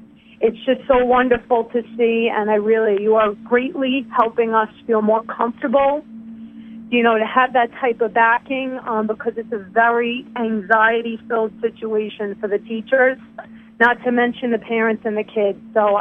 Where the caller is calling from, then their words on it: New York, United States; Long Island.